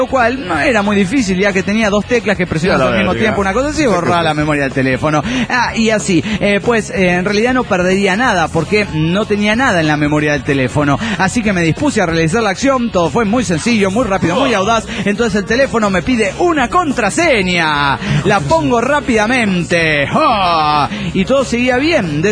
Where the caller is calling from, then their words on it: Costa Rica; de Costa Rica.